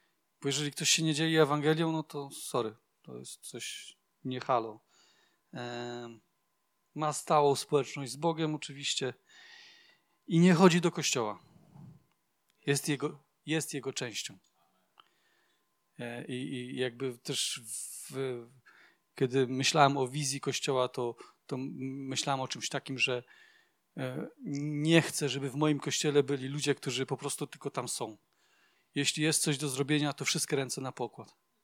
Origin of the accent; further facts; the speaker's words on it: Skarszewy, Pomeranian Voivodeship, Poland; Znaczy, z Szczewa jeszcze jesteśmy, ale z Karszewy.